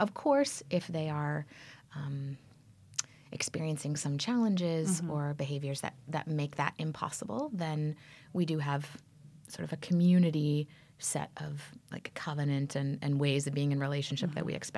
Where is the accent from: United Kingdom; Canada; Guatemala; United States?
Canada; Toronto, Ontario; But I'm from Canada. My very first incarnation was in the arts.